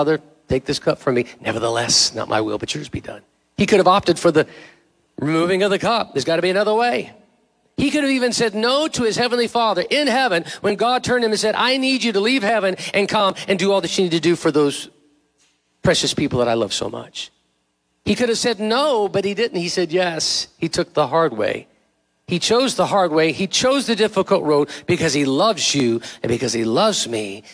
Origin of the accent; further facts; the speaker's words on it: California, United States; We couldn't quite get over there when I grew up in California